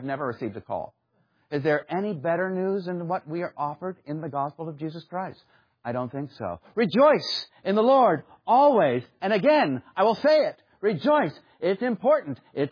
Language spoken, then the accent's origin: English; New York, United States; I'm a New Yorker.